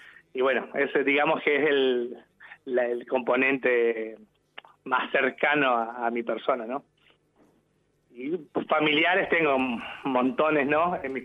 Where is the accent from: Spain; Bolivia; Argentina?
Argentina; Santa Fe; born there; yo provengo de una familia en la que mi padre y mi madre son paraguayos. Ellos emigraron a la Argentina en el año 1968, así que soy argentino, nacido en Santa Fe, pero mis padres son paraguayos, entonces de ahí el acercamiento con el idioma originario